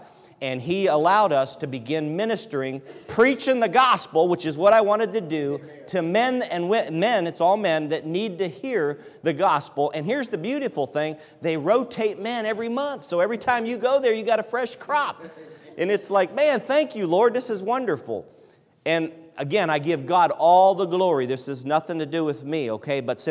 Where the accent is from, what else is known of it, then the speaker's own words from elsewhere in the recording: Ohio, United States; I'm from Ohio, so don't hold that against me.